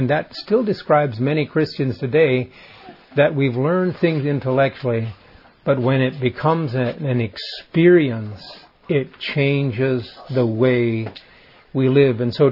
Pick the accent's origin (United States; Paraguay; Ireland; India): Paraguay; We grew up in South America. I, as a son, as a boy, grew up in Paraguay, South America.